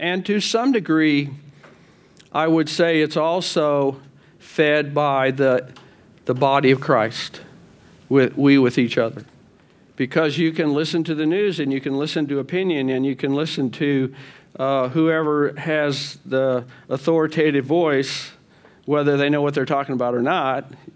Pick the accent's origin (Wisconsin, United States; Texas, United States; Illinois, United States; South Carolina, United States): Texas, United States; Fort Worth; So I was raised in Fort Worth.